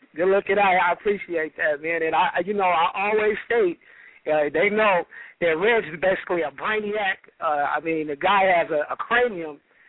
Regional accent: Inglewood, California, United States; I grew up in Inglewood, and from the 70s to the 80s, I could just right off the top of my head name about 30 people that I grew up

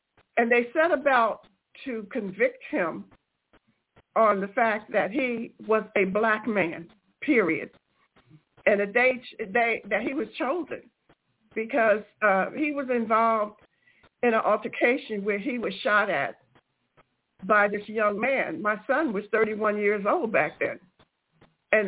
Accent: Pennsylvania, United States; born there; I was born in Pennsylvania, in a rural area of Pennsylvania, but I currently reside in the Bay Area.

